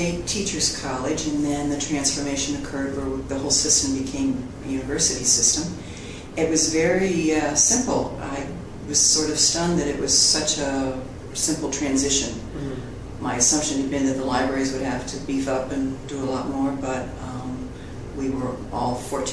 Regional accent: Columbus, Ohio, United States; I grew up in Ohio, out in Columbus, and I remember as a child we'd go to the Ohio State football games

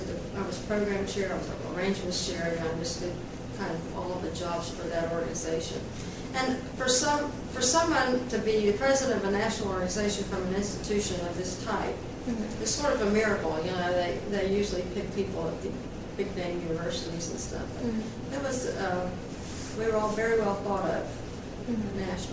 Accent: Houston, Texas, United States; No, I didn't. I grew up in Houston, Texas.

